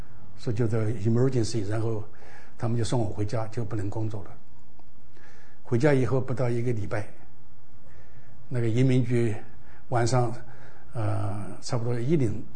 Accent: China; 我是中国人吧

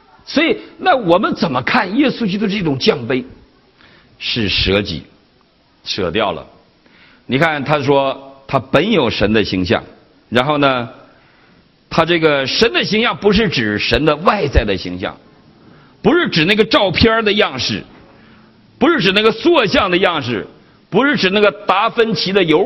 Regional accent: Northeast China, China; accent: Northeastern Mandarin; 一听我们东北话来了

